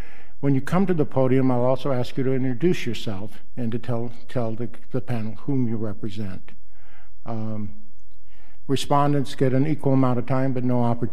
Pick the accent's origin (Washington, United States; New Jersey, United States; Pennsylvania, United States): Washington, United States; Yakima; I'm the chief of the bankruptcy appellate panel, and I'm from Yakima, Washington.